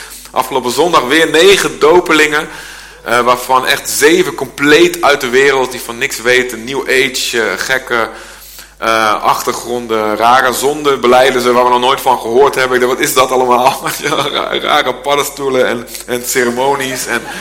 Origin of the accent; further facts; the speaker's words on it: Wijhe, Overijssel, Netherlands; ik kom uit Weijen, tussen Zwolle en Deventer.